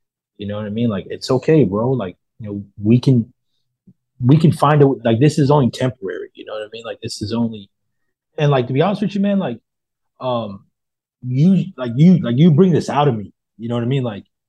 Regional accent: Modesto, California, United States; Dude, I'm from Modesto, so like by like Stockton.

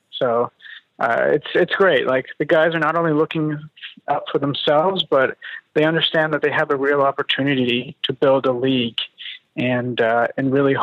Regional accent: Los Angeles, California, United States; now in Milwaukee, United States; I grew up in Los Angeles, so it's hard for me to choose anything but a Dodgers hot dog at Dodger Stadium.

